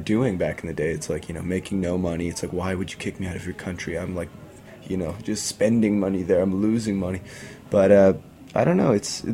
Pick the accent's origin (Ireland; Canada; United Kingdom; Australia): Canada; now in Brooklyn, United States; We're both kind of like, yeah, we're Canadian. I hope we don't get kicked out.